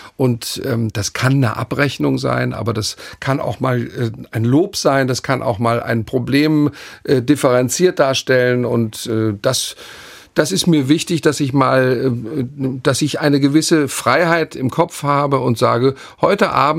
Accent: Mainz, Rhineland-Palatinate, Germany; born there; Und ich bin Mainzer, ich bin in Mainz geboren

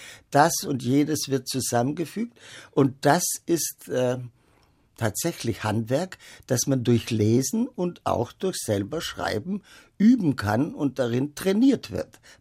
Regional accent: Baden-Württemberg, Germany; Ich als Schwabe beziehe ich man dann auf

